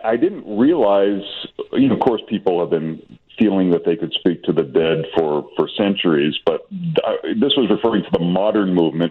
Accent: Lynn, Massachusetts, United States; there's a limerick or poem about my hometown that wherever you go in Boston, if you say you're from Lynn, people will always say, Lynn, Lynn, the city of sin

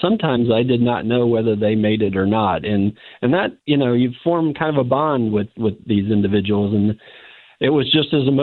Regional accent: Missouri, United States; I've been here about 24 years now, and so I grew up in Missouri, but not in the St. Louis area.

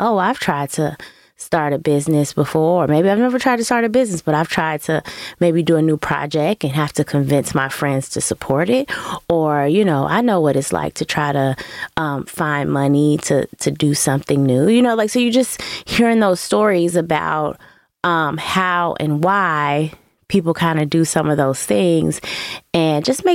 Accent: Chicago, Illinois, United States; Like I am from Chicago. Like this is one of the best places in the world, if not the best place in the world.

